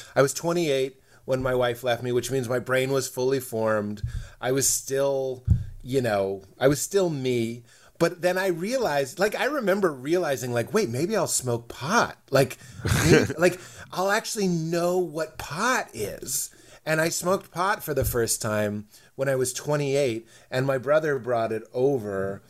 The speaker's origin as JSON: {"language": "English", "town": "Boston", "region": "Massachusetts", "country": "United States", "said": "we're from Boston. So we're like kind of repressed and we don't communicate the best."}